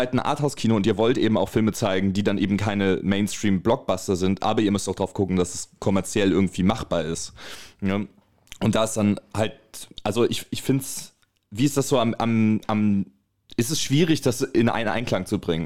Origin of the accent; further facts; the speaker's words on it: Wolfsburg, Lower Saxony, Germany; Nette Anekdote übrigens aus meiner Heimat, aus Wolfsburg